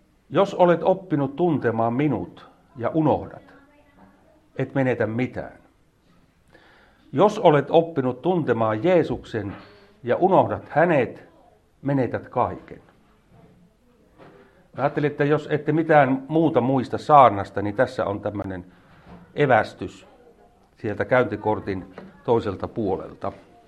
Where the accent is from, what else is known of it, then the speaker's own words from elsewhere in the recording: Kirkkonummi, Uusimaa, Finland; Täällä meillä on meri siellä, kun mä oon Kirkkonummelta, sillä on merenjää, mutta täällä on järvenjää.